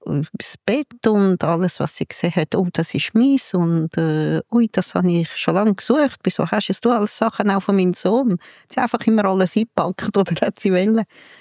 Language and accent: German; Spain; weil bei uns in Spanien unten hat jeder Zweite oder jeder demenzkranke Verwandte oder Mutter. Und bei uns wird das zuhause betreut.